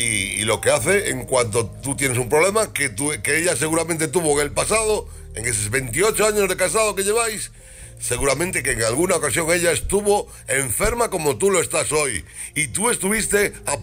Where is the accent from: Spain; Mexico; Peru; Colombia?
Spain; Pontevedra, Galicia; yo que soy de Pontevedra, tengo 49 años